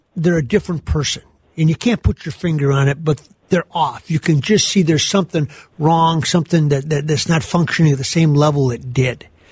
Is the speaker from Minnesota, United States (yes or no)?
yes; Gaylord, Minnesota, United States; he's from Olivia, I'm from Gaylord.